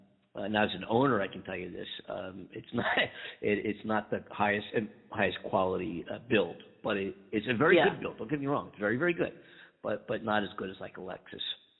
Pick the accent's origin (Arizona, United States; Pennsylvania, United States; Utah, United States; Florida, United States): Pennsylvania, United States; Philadelphia; Bobby Timmons, who's an American jazz pianist from Philadelphia, from my hometown.